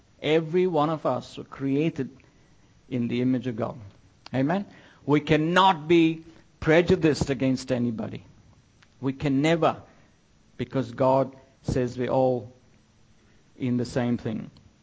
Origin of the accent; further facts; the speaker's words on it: India; Nowhere have I seen this work practically than me growing up in India.